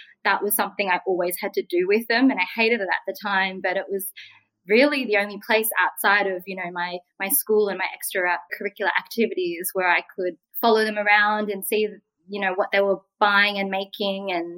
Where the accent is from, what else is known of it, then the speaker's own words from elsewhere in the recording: Australia; I'm Vietnamese Australian.